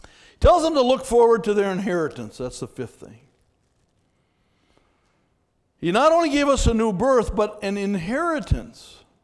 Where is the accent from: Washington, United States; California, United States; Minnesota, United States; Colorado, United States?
Minnesota, United States; I grew up in Minnesota, as you know, but I hadn't seen a lot of sailboats.